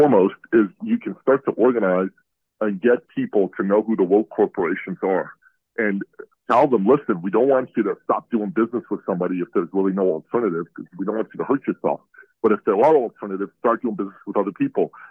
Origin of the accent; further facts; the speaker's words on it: Iran; moved away; Look, I'm an immigrant from Iran.